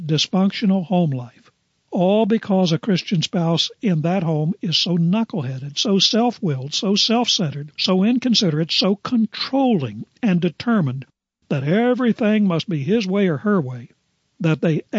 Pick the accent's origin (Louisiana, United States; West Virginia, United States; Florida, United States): West Virginia, United States; born there; I was born in the Depression era in a southern West Virginia coal mining camp, uglier than sin, rougher and rowdier than a Wild West town.